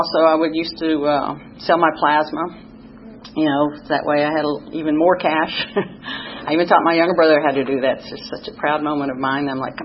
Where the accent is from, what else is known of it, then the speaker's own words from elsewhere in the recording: Chattanooga, Tennessee, United States; there was a bar in Chattanooga I grew up in Chattanooga, we would go to.